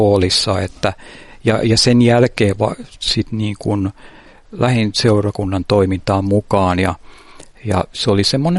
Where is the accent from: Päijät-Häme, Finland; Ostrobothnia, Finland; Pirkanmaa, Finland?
Päijät-Häme, Finland; Padasjoki; also born or lived in Riihimäki / Lahti; mä oon pienenä asuttiin perheen kanssa Riihimäellä Lahdessa, mutta suurin osa lapsuudesta on viettänyt Padassuolla, että sieltä niin kuin vanhemmat on kotoisin.